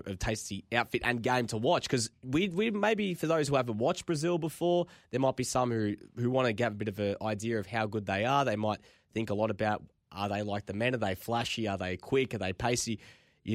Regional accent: Australia; me being as an Australian

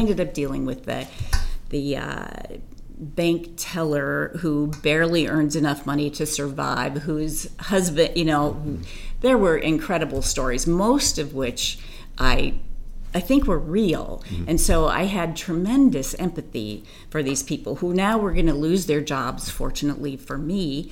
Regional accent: Minnesota, United States; Well, I grew up in Minnesota, in the suburbs, and decided to go to law school.

